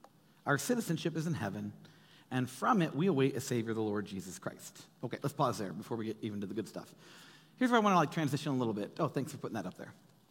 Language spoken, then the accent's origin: English; United States; like, I'm American, right?